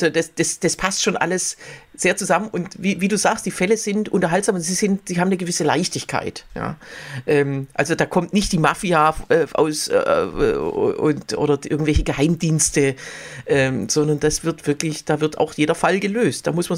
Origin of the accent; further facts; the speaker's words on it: Germany; der Wiener Dialekt ist natürlich für als Deutscher am meisten zu verstehen, weil es eigentlich was Großstädtisches ist.